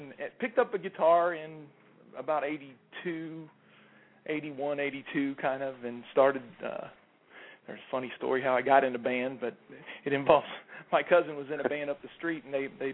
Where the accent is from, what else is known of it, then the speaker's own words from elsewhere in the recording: Illinois, United States; We grew up near St. Louis, about 10 minutes outside of downtown St. Louis in Illinois